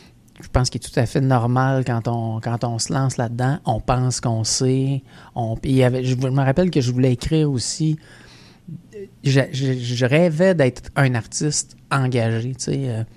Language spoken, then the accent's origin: French; Quebec, Canada; Il est chez nous au Québec.